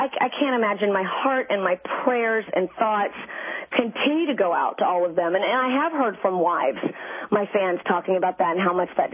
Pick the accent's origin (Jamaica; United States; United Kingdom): United States; Southern US; I'm from the South, so as much sugar and sweetness that I can put in.